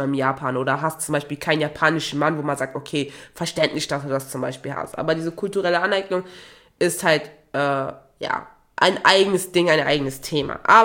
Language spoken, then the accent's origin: German; Togo; now in Germany; ich bin schwarz, ich komme ursprünglich aus Togo, lebe aber hier in Deutschland, spreche halt, wie ihr auch hört, fließend Deutsch.